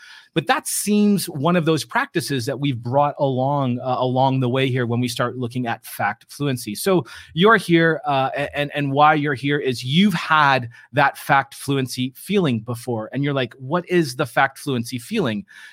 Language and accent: English; Australia; now in Atlanta, United States; I've seen Hong Kong, Australia, my home country, Canada. Even here, I now live in Atlanta, Georgia